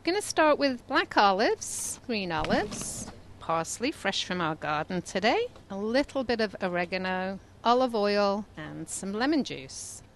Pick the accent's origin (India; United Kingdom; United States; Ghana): United Kingdom; England; My passion, being English, also is gardening.